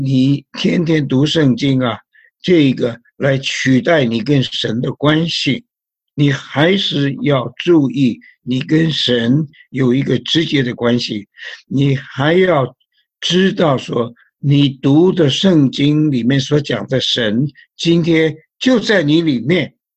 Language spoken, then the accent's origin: Chinese; China; 尤其我们中国人呢，我们对神的传统的观念就是庙里面烧香了、拜佛啊